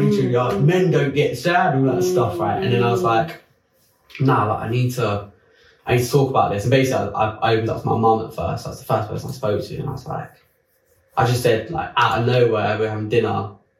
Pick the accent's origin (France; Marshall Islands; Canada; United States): France; also born or lived in London; I was still at home in France, because I grew up in France. Basically, that's why I was in France. My home's in France. That's where my parents live.